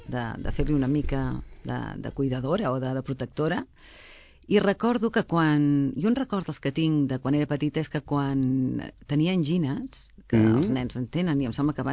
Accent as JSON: {"language": "Catalan", "town": "Castellar del Vallès", "region": "Catalonia", "country": "Spain", "tie": "born there", "said": "Jo vaig néixer a Castellar del Vallès el 31 d'agost de 1962."}